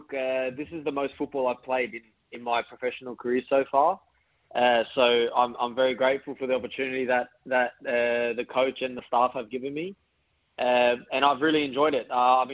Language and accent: English; Sydney, New South Wales, Australia; Yeah, so I grew up in Western Sydney. I was born in Liverpool also.